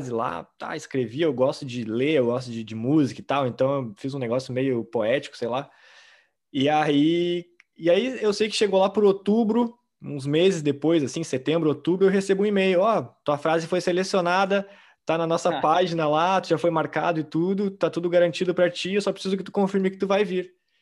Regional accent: Pelotas, Rio Grande do Sul, Brazil; eu sou lá de Pelotas, lá do sul do sul, entendeu? É no meio do nada.

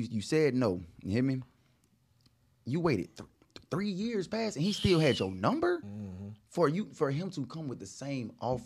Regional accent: Montgomery, Alabama, United States; what a lot of people don't know, I'm from Montgomery, Alabama.

